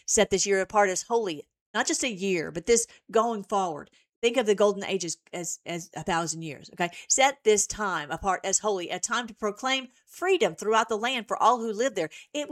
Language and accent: English; United States; I was raised in America. I need to be an American. I need to fight for America.